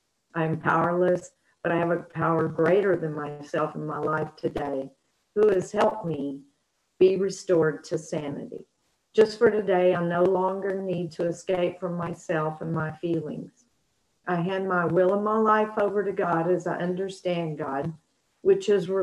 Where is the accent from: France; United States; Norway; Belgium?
Norway; I went back to Norway, started an NA meeting in my hometown